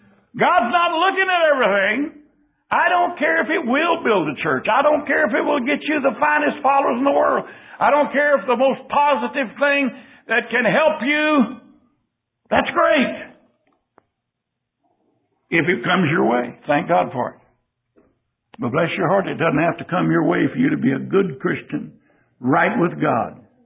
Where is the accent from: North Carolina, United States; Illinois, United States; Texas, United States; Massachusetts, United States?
Texas, United States; born there; I'm so thankful I was born in Texas.